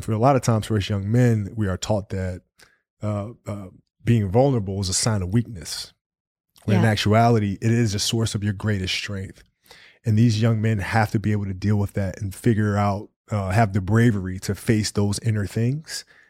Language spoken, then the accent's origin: English; Italy; I played soccer growing up. Because I grew up in Italy, so I played a lot of soccer.